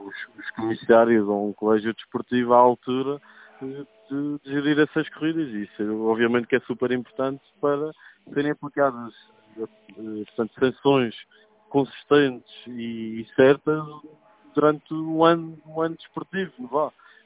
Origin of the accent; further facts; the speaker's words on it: Madeira, Portugal; Como todos sabem, sou madeirense, não é? E como bom madeirense, tenho que saber apreciar um rally, não é?